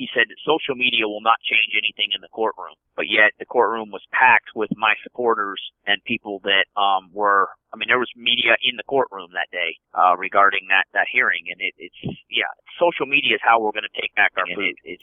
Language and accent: English; United States; born there; as an American citizen that was born in this country, I think I need to take it back.